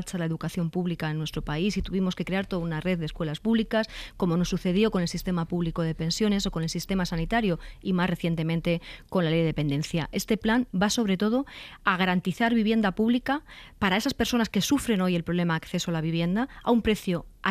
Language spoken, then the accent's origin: Spanish; Castilla-La Mancha, Spain; si ese joven hoy vive en un municipio de Ciudad Real, mi tierra